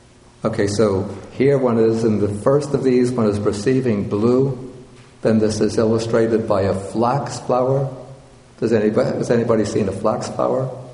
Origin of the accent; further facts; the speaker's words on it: Brooklyn, New York, United States; You know, growing up in Brooklyn.